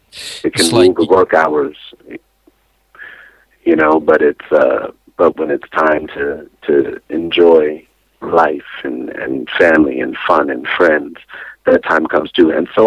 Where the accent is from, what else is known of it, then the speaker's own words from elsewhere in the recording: United States; It's been important for me as an American to step outside of America in order to gain broader perspective